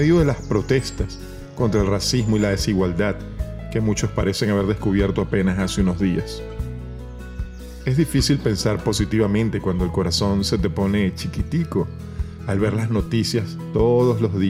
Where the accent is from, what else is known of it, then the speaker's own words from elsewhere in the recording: Venezuela; now in United States; soy venezolano y vivo en Estados Unidos. Al igual que millones de personas de todo el mundo, me convertí en inmigrante.